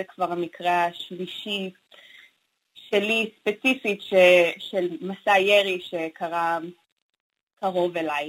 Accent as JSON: {"language": "Hebrew", "town": "Nahariya", "region": "Northern District", "country": "Israel", "tie": "born or raised there", "said": "יש לי פה משפחה אמריקאית, ואני גדלתי בארץ, אבל תמיד כשאני גם מהצפון במקור, אז מנהריה, שתמיד היו אצלנו הרבה מתחי קטיושות ודברים כאלה, כשגדלתי"}